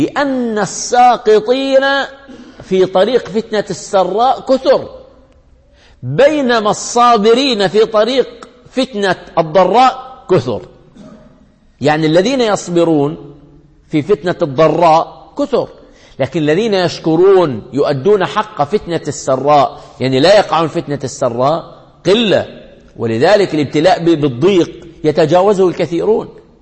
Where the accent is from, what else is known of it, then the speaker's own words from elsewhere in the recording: Jordan; الذين يسكنون في الفلل في أرقى الأماكن عندنا في الأردن